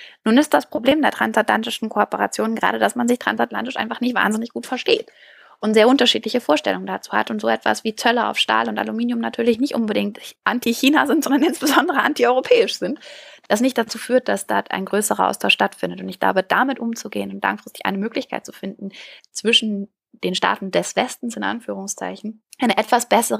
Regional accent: North Rhine-Westphalia, Germany; wie bei uns im Ruhrpott

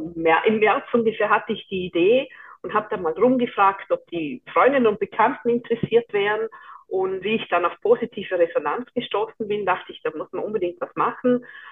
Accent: Vorarlberg, Austria; ich komme ja aus Vorarlberg

